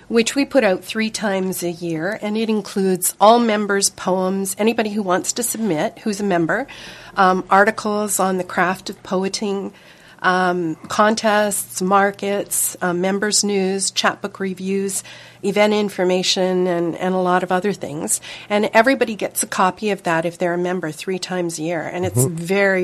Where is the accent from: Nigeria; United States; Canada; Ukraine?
Canada; Stony Creek, Ontario; I'm from Stony Creek.